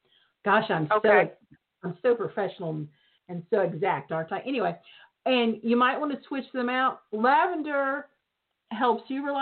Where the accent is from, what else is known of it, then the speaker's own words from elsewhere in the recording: the South, United States; I'm from the South. I don't know where you're from, but we were told kill them with kindness and smile and nod.